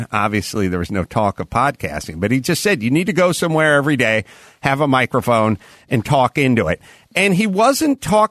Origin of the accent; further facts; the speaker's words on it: North Hollywood, California, United States; two blocks from where I grew up in North Hollywood.